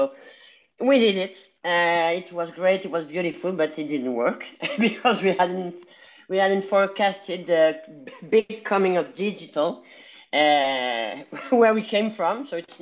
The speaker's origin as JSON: {"language": "English", "region": "south of France", "country": "France", "tie": "born or raised there", "also_born_or_lived": "Paris", "second_language": "English", "said": "So yes, to begin, I'm French. I was born in Paris, and then I moved to the south of France. So I'm a southern French woman"}